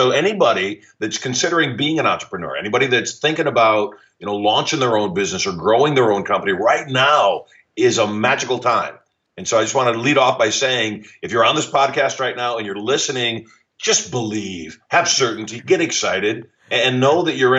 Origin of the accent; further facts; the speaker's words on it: Michigan, United States; now in Las Vegas, United States; You know, when I was a kid, I grew up in Michigan.